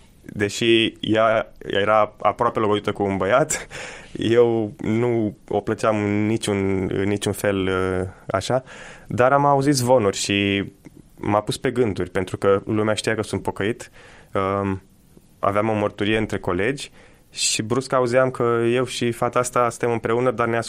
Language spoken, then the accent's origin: Romanian; Romania; moved away as an adult; now in Italy; veneam după 20 și ceva de ani de locuit în România